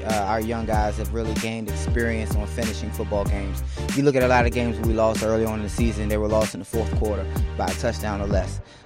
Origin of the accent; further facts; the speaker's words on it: Washington, District of Columbia, United States; You know, I'm from Washington, D.C. I'm excited to play against this team.